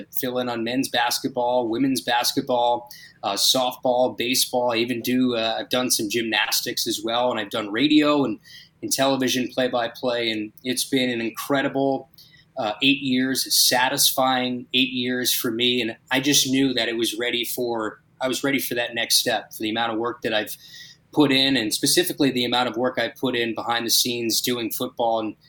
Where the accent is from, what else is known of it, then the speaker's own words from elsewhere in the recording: New Jersey, United States; I grew up in New Jersey, spent most of my life there